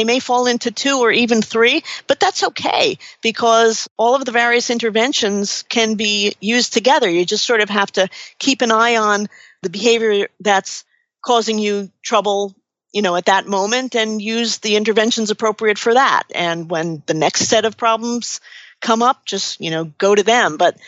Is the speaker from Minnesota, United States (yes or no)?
no; New York City, New York, United States; And maybe part of that's because I'm from New York City